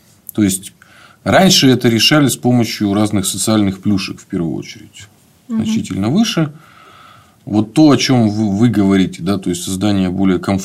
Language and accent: Russian; Novosibirsk, Novosibirsk Oblast, Russia; Я сам из Новосибирска.